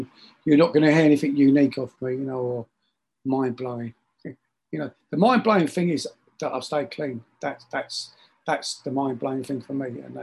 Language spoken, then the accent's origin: English; London, United Kingdom; I come from London, and you either join the gang or you become, you know, the prey.